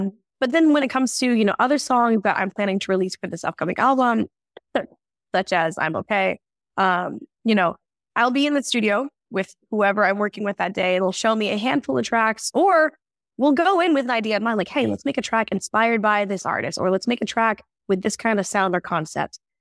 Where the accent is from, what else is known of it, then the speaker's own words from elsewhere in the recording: Tulsa, Oklahoma, United States; Obviously it's Oklahoma, but my hometown is Tulsa.